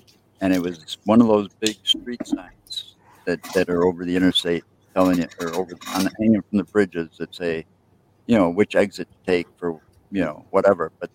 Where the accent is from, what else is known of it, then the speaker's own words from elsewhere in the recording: Oregon, Wisconsin, United States; You know, I grew up out in the Oregon area and of Wisconsin, and they used to sit on the signpost out there on the old Highway 14 all the time.